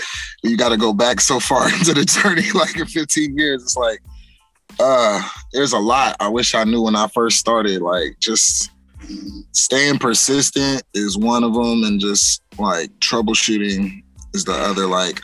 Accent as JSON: {"language": "English", "town": "Buffalo", "region": "New York", "country": "United States", "tie": "born or raised there", "lives_now": "California, United States", "said": "I'm actually from Buffalo, New York. That's my hometown."}